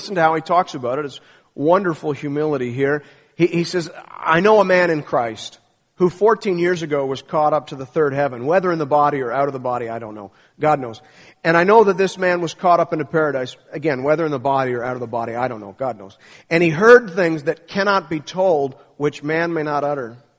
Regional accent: England, United Kingdom; I get tears in my eyes, and I'm like, I'm English.

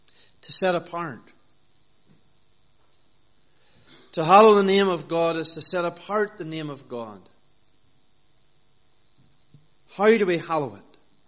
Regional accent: Northern Ireland, United Kingdom; as a child growing up in Northern Ireland

